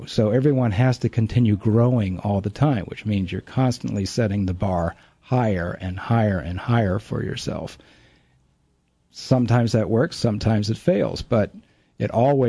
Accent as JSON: {"language": "English", "town": "Charlottesville", "region": "Virginia", "country": "United States", "tie": "born or raised there", "said": "coming back to Charlottesville after so long, people would say, where'd you come from? Where'd you grow up? And I'd say, here."}